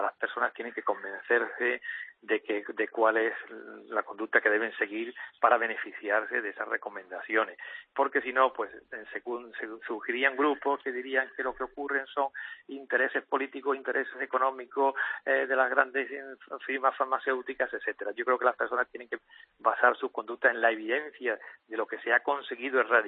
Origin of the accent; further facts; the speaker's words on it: Andalusia, Spain; moved away as an adult; now in Valencia, Spain; Yo vivo en Valencia desde hace ya más de 30 años, porque vine a la cátedra de esta facultad, pero soy andaluz.